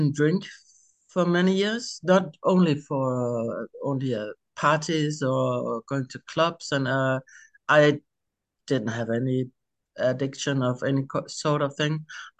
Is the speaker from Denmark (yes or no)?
yes; Denmark; I'm from Denmark. I'm 59.